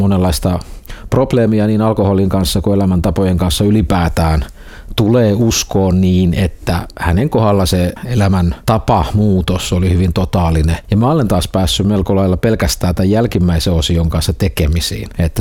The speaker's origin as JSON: {"language": "Finnish", "town": "Turku", "region": "Southwest Finland", "country": "Finland", "tie": "born or raised there", "said": "Mä oon kotoisin Turusta, eli on syntysi Kivikartion tiellä Turussa asfaltin keskellä."}